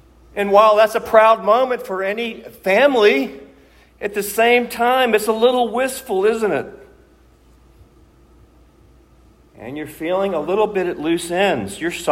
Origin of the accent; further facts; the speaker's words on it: Virginia, United States; also born or lived in Mississippi; I actually claim dual statehood, Virginia, my home state, and Mississippi, where I've spent most of the rest of my days.